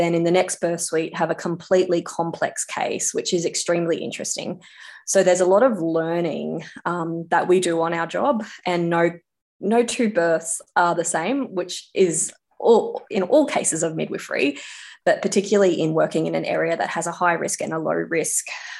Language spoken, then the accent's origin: English; Queensland, Australia; now in Tamworth, Australia; No, I'm not a native of Tamworth. I'm actually from Queensland, a different state. So I moved to New South Wales about 11 years ago, and Tamworth has been my area where my husband and I will continue to live.